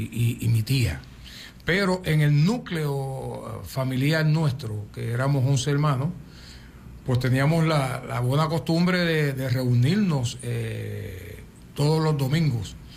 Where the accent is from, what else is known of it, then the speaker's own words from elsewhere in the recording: Santurce, Puerto Rico; Bueno, pues yo soy natural de Santurce. Actualmente, pues se le llama San Juan, ¿verdad? Porque es el área metropolitana en Puerto Rico. Pero realmente su nombre de nuestros ancestros es San Mateo de Cangrejos, para ser bien específico.